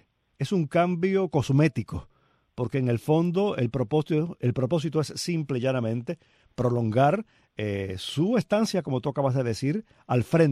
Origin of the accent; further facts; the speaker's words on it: Palma Soriano, Santiago de Cuba, Cuba; Y cuando digo de mi tierra, no solo me refiero a Cuba, sino a Palma Soriano, al campo que rodea a Palma Soriano